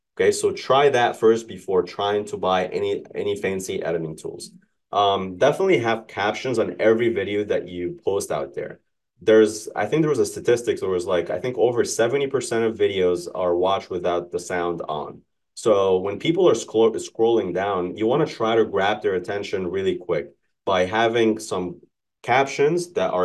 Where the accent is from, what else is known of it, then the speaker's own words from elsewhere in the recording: New Jersey, United States; so again, you guys know I'm from New Jersey.